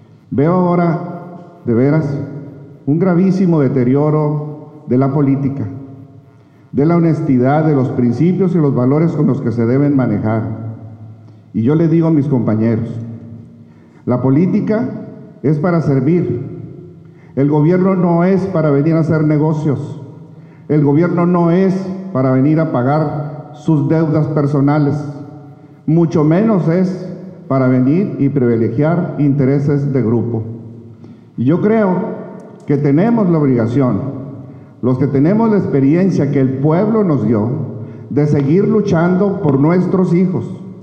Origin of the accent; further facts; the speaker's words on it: Ensenada, Baja California, Mexico; yo soy de Ensenada y vengo a dar todo por mi querida ciudad.